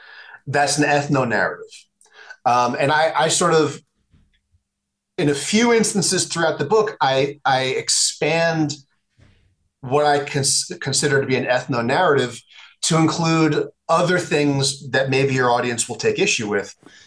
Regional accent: New York, United States; now in elsewhere; I don't live in New York anymore, but I'm from New York, and they just had a mayoral election.

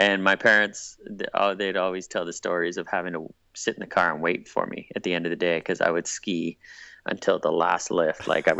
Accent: Campbell River, British Columbia, Canada; And so I grew up mostly on Vancouver Island, never discovered skiing until it was a grade 5 school trip.

